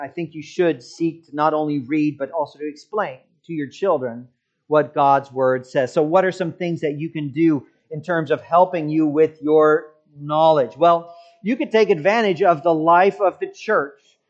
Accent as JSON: {"language": "English", "region": "Massachusetts", "country": "United States", "tie": "born or raised there", "said": "When I was a young child growing up in Massachusetts, I still remember this child's name"}